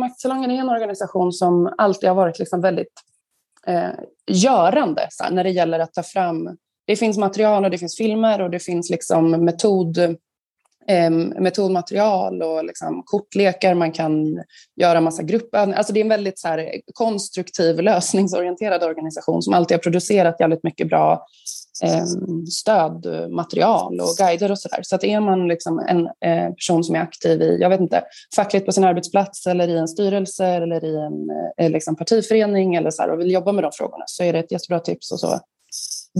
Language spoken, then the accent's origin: Swedish; Örebro, Örebro County, Sweden; now in Stockholm, Sweden; Jag är en örebroare i exil i Stockholm sedan typ 12 år.